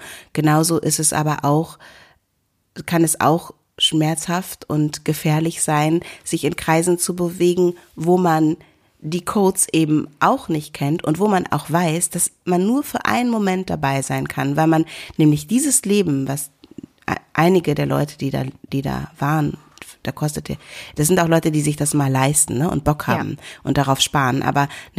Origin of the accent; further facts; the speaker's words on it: Hanover, Lower Saxony, Germany; ich komme aus Linden. Und zwar aus Linden, als es noch so Linden war